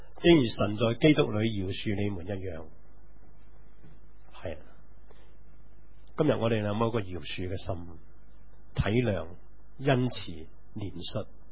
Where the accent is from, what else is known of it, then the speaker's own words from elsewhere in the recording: China; 但系我哋中国人父母就好兴，呢啲叫谦虚佢哋。